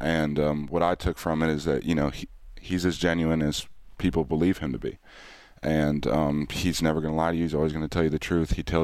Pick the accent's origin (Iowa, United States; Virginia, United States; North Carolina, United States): North Carolina, United States; Charlotte; Yeah, so I grew up in Charlotte as well. I went to South Mac High School.